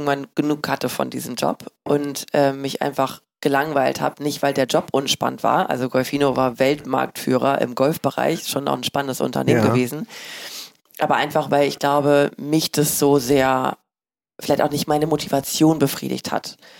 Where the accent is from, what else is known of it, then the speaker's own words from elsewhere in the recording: Hamburg, Germany; also mehr als die vierte Generation. Ja, ich habe aber nicht Hamburger geheiratet